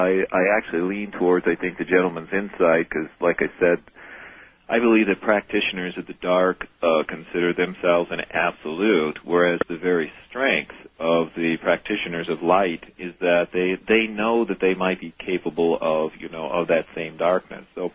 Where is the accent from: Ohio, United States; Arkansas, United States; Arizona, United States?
Ohio, United States; Sandusky; hail from Sandusky, Ohio, originally.